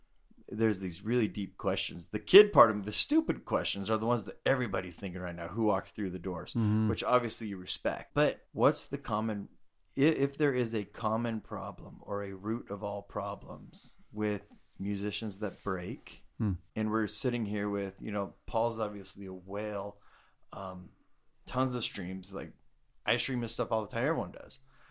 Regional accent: Utah, United States; I'm from Utah.

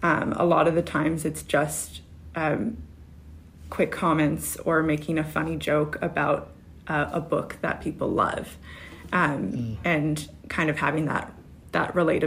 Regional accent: Philippines; As a Filipino person, it's so hard for some reason to find books by Filipinos.

